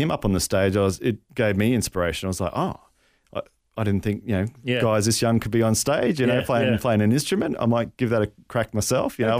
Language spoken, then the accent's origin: English; Rockhampton, Queensland, Australia; So, I grew up in Rocky.